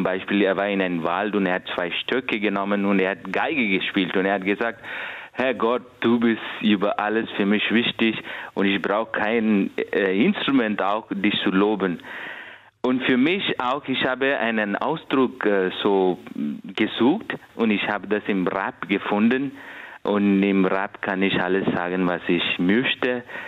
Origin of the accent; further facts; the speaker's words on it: India; first language Kannada; German is a second language; Ja, weil ich komme ursprünglich aus Indien. Das ist meine Muttersprache. Die Sprache heißt Kannada